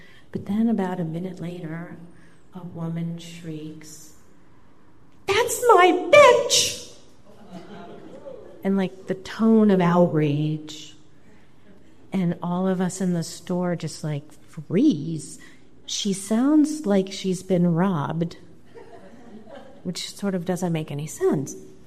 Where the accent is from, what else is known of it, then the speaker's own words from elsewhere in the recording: New York City, New York, United States; But I grew up in New York City, and I lived in a really small apartment where my parents still lived, also known as rent control.